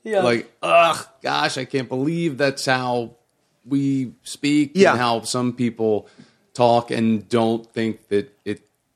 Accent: Maryland, United States; So I grew up in Maryland, and I first job out of college was in a local market in Maryland as a one-man band reporter.

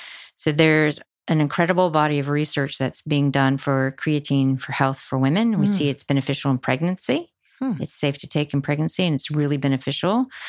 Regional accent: New Zealand; I come from New Zealand here

